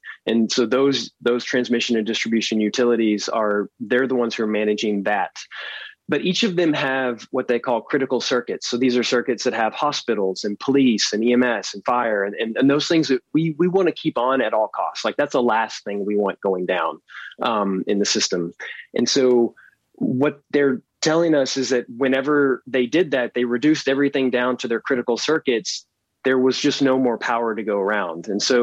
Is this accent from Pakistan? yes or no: no; Nacogdoches, Texas, United States; I know that in my hometown of Nacogdoches in East Texas, like the power outages actually took out the water treatment plant